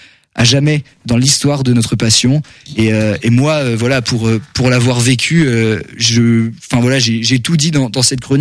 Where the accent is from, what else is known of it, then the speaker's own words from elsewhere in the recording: France; le regret qu'on peut avoir nous en tant que Français